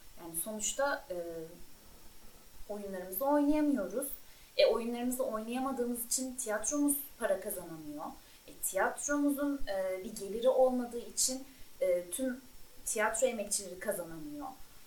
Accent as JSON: {"language": "Turkish", "region": "İzmir", "country": "Turkey", "tie": "born or raised there", "lives_now": "Istanbul, Turkey", "said": "Sadece bir valiz hazırladım ve memleketime gittim İzmir'e. 3 ay boyunca İstanbul'a dönemedim."}